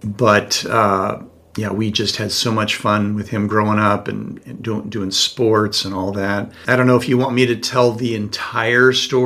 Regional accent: San Diego, California, United States; Yeah, I live in San Diego. I grew up in San Diego

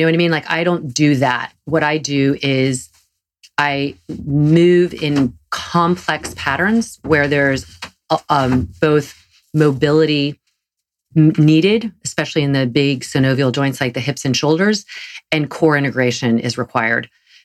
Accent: Southern United States, United States; accent: Southern; And I realized because of my Southern accent, many people actually thought it like was Mary the name.

